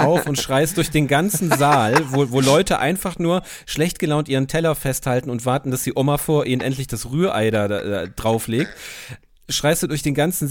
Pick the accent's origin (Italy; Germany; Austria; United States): Italy; Turin, Piedmont; German is a second language; ich habe doch kaum Dialekt, oder? Und wir kommen aus Turin